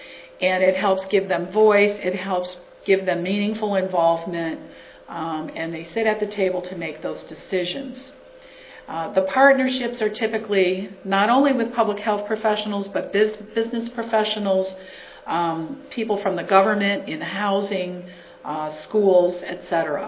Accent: Chicago, Illinois, United States; I grew up in Chicago

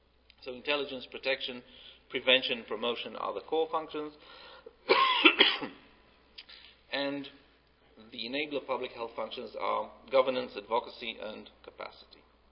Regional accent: Israel; I come from Israel

